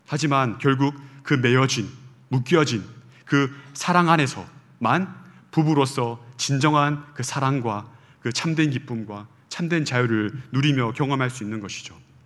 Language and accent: Korean; Gyeongsang, South Korea; now in Seoul, South Korea; 경상도 사람이라 그런지 서울에서 생활한 지가 10년이 넘었음에도 불구하고 그 경상도의 그 죄성이 쉽게 떠나지 않습니다.